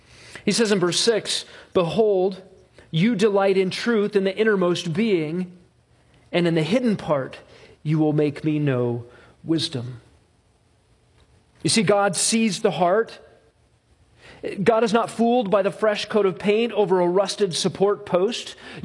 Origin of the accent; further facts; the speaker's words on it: Alaska, United States; It was colder in Chicago than in all the years I grew up in Alaska.